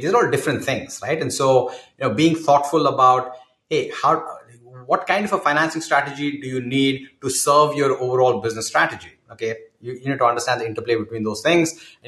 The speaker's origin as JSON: {"language": "English", "country": "India", "tie": "born or raised there", "second_language": "English", "moved": "as an adult", "lives_now": "United States", "said": "And I'm Indian. I grew up in India. So I have a cultural affinity there."}